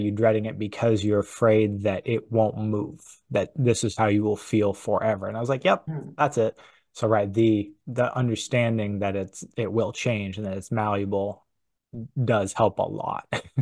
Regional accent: New Hampshire, United States; I grew up in New Hampshire, so I have a ton of dread around the changing of the seasons

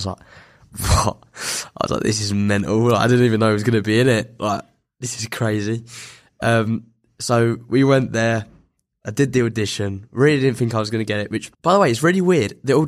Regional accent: East of England, United Kingdom; accent: Essex; I'm just bowling in there with my Essex accent and my whatever.

